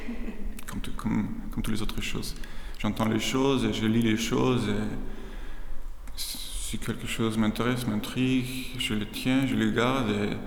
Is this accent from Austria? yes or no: yes; Austria; first language German; French is a second language; Cette fois, c'est un titre allemand. C'est ma langue maternelle. Mais c'est encore plus un titre autrichien. Je suis d'Autriche